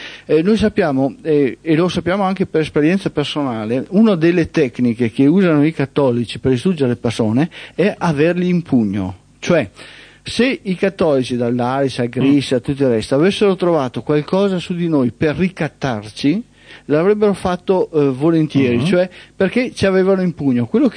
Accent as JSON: {"language": "Italian", "town": "Verona", "region": "Veneto", "country": "Italy", "said": "perché fra le altre cose io sono veronese, tanto per la cronaca"}